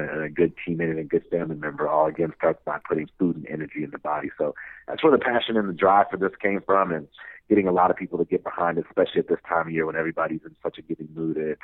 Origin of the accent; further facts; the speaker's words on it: Chicago, Illinois, United States; here in Chicago, my hometown, where I come to every offseason